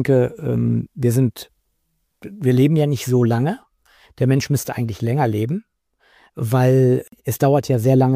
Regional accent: Bad Harzburg, Lower Saxony, Germany; born there; ich bin in Bad Harzburg geboren, das eines der ältesten Gestüte Deutschlands hatte.

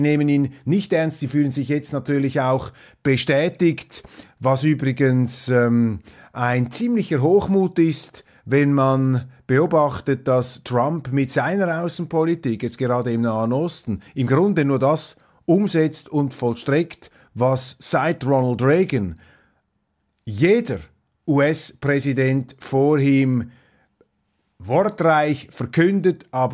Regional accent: Switzerland; Aber als Schweizer dürfen wir daraus nicht die falschen Schlüsse ziehen.

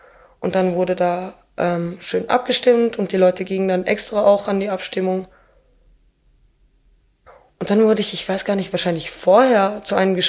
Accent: Saverne, Grand Est, France; ich bin ja halt nicht nur türkischsprachig. Ich bin halt nicht nur Kind von türkischen Eltern, sondern ich bin halt im Städtli Zabern aufgewachsen.

